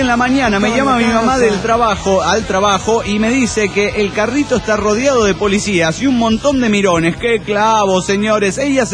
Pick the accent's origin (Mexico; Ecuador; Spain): Mexico; Tijuana, Baja California; de Tijuana, Baja California.